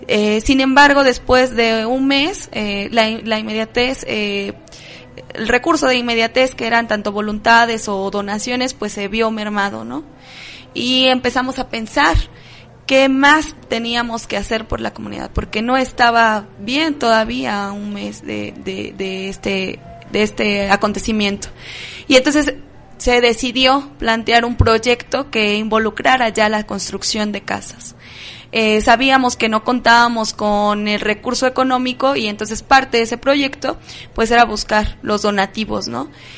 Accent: Izúcar de Matamoros, Puebla, Mexico; soy de Izúcar de Matamoros, un municipio, parte de la Mixteca Poblana.

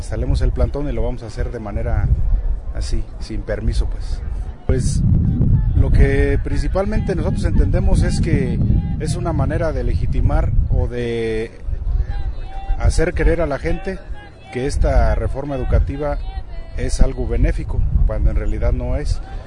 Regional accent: Puruándiro, Michoacán, Mexico; Venimos de Michoacán, de la región Puruándiro.

